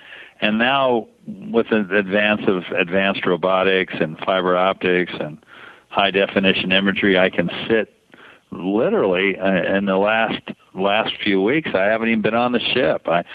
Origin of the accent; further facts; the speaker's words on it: San Diego, California, United States; Well, it was clearly growing up in San Diego, next to the largest oceanographic institution in the world